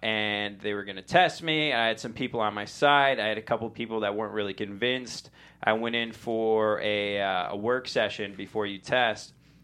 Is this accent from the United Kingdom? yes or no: yes; United Kingdom; Actually, I'm British, first of all.